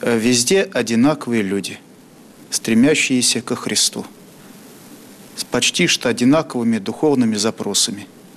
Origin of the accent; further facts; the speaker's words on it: Pavlovsky Posad, Moscow Oblast, Russia; born there; Родился я в Подмосковье, в городе Павловский Посад. Там жили и мои предки, хотя большей частью они выходцы из города Москвы.